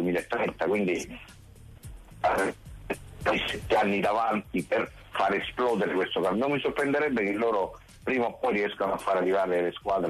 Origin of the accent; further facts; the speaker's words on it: Rome, Lazio, Italy; io qui a Roma, sono di Roma, qui a Roma vi ho fatto molto bene